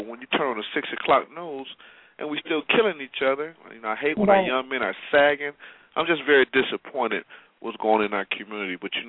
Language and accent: English; Toledo, Ohio, United States; I am originally from Toledo, Ohio. My dad was a human rights activist.